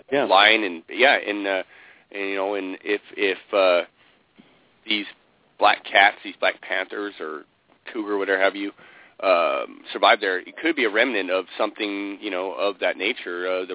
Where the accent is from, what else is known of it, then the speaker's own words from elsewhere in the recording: Scotland, United Kingdom; I'm originally from Scotland